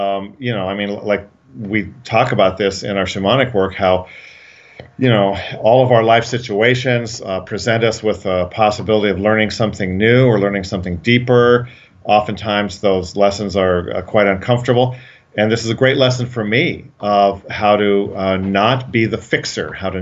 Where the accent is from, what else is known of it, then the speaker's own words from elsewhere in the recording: Colorado, United States; I grew up in Colorado, so the mountains were outside my window all the time